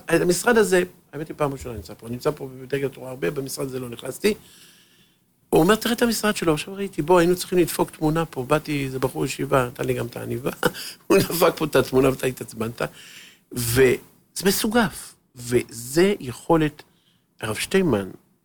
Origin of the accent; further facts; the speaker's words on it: Haifa, Haifa District, Israel; אני הייתי איתך אז בחיפה, כי אני חיפאי